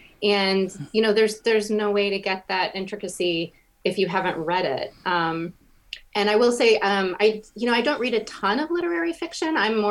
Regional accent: New York, United States; My hometown in upstate New York is where Richard Russo is from.

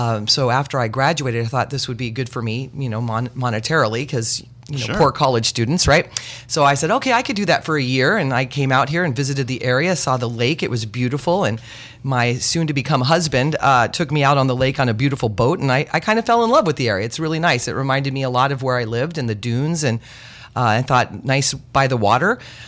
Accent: Fontana, California, United States; Absolutely. I grew up in Southern California, a little town called Fontana.

